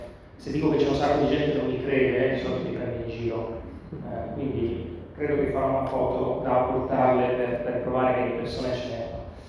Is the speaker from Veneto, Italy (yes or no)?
yes; Adria, Veneto, Italy; per me è sempre un piacere tornare a Rosolina, io sono di Agria, quindi per me Rosolina rappresenta un po' la mia infanzia